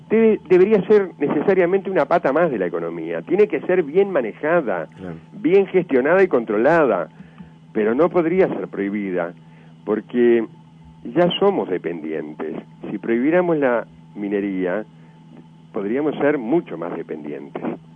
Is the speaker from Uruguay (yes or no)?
yes; Uruguay; lo que más nos conviene a todos como uruguayos